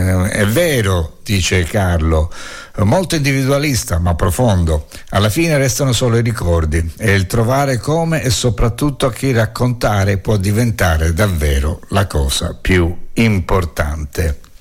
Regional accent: Portugal; Italian is a second language; now in Montefiascone, Italy; sono portoghese e vivo a Montefiascone.

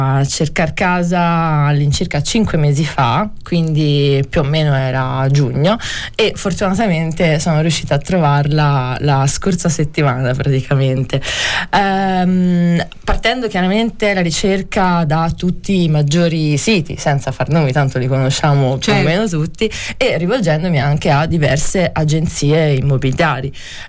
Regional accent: Senigallia, Marche, Italy; moved away as an adult; now in Florence, Italy; Che vengo dalle Marche, sono di Senigallia e vivo qua da 19 anni.

